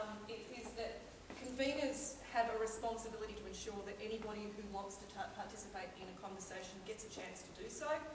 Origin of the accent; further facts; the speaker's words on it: Australia; accent: Australian; apologies for the accent, I'm Australian.